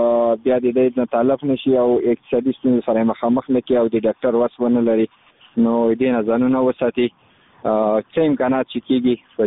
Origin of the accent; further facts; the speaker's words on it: Khost, Afghanistan; زه خو د خوست ولایت مربوط یم، مرکز اوسیدونکی یم.